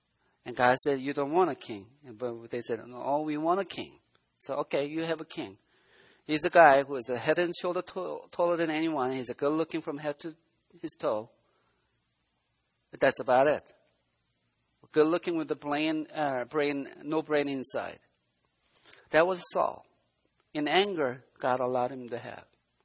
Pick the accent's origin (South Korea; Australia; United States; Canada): South Korea; English is a second language; When I was a kid, I was growing up in South Korea.